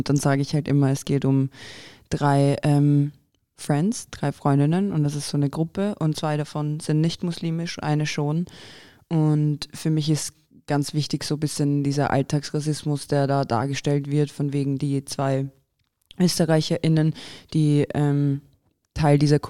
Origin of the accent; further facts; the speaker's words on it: Croatia; ich bin Kroatin